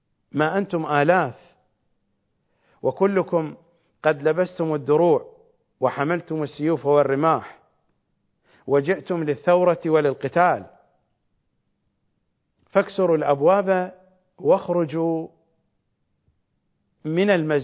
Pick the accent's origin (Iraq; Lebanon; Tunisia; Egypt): Iraq; accent: Iraqi; بلهجتنا العراقية